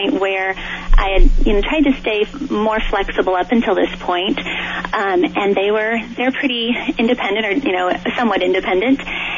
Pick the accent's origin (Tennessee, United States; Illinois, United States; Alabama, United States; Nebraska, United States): Nebraska, United States; Well, you know, when I was young, I grew up in Nebraska and was around fresh fruit and fresh vegetables with our family garden, my grandparents' farm